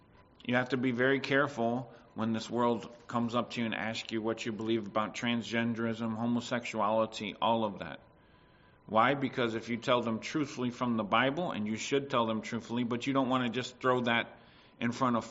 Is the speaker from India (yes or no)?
no; United States; moved away; we could have answered much differently in where I grew up in the States.